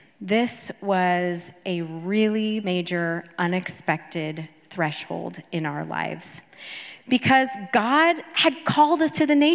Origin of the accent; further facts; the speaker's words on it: Salem, United States; So we moved back here to Salem. This was my hometown where I grew up. We moved in with my parents.